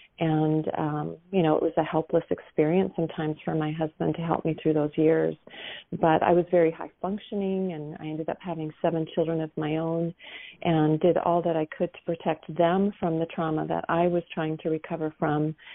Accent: Minnesota, United States; and I grew up in Minnesota and we went to Valley Fair, which was a theme park

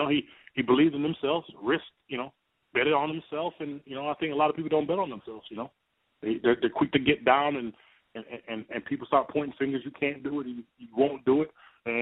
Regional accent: Jamaica; my tough times growing up in Jamaica and all that.

